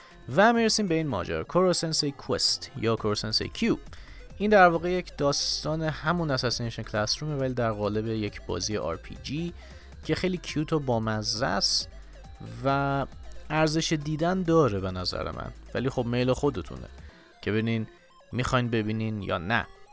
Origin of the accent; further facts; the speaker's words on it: Iran; حداقل برای ما که ایرانی هستیم